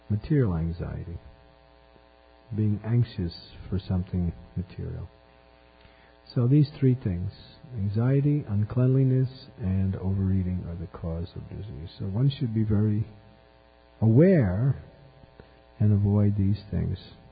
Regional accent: United States; I remember when I first was growing up in America, we used to have a bath every Saturday night.

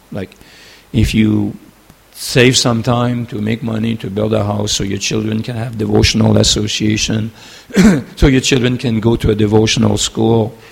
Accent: Canada; we went to Hawaii because we're from Canada. We freeze all the time, you know.

